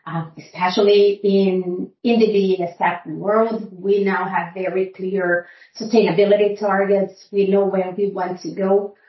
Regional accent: Brazil; moved away as an adult; now in United States; I started my career back in Brazil. I'm originally from Brazil.

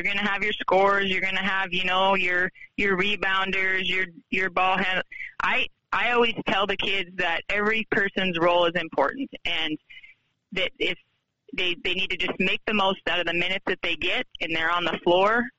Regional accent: Montana, United States; Well, I grew up in Western Montana, and we had a pretty good support system.

